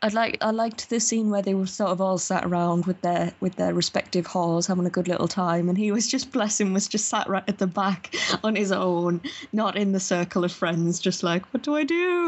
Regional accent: United Kingdom; Like, as a British person, I was out British just by watching this film.

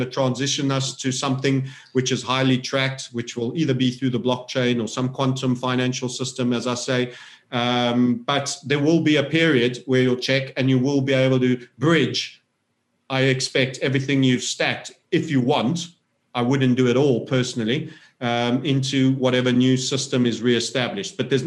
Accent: South Africa; born there; I say that as a South African born citizen, so I'm entitled to be a bit disparaging.

